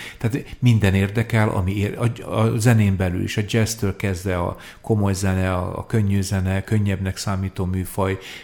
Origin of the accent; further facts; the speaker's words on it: Békéscsaba, Békés, Hungary; born there; én Békés Csabán egy nagy családban születtem, 11. gyermekként, és még van egy öcsém, tehát nagy család voltunk